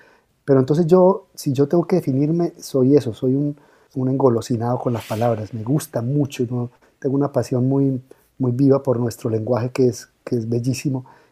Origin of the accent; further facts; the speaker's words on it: Yarumal, Antioquia, Colombia; el niño que descubría la biblioteca de mi pueblo en Yarumal